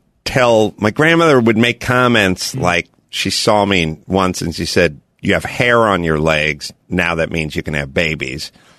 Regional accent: North Hollywood, California, United States; Wait, where is that? I'm from North Hollywood.

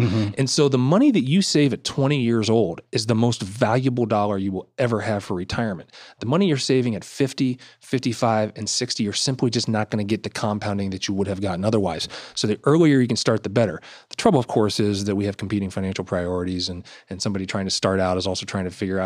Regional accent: Ohio, United States; I grew up in East Ohio, and I'm a big Pittsburgh Pirates fan.

